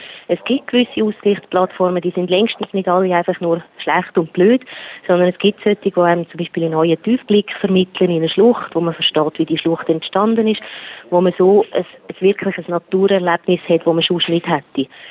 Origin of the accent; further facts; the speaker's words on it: Switzerland; weil wir sonst auch als Schweizer, oder? Wir fliegen lieber ins Ausland